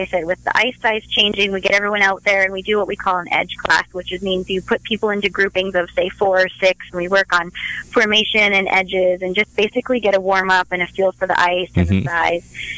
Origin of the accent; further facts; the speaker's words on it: Canada; I'm from Canada and I was skating since I was about 2 years old.